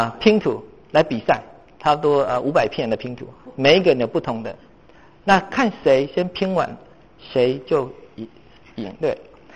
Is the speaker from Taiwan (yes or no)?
yes; Taiwan; 我从台湾来的，我通常都遇到那个长辈见我第一句话就问什么，你吃饱了没？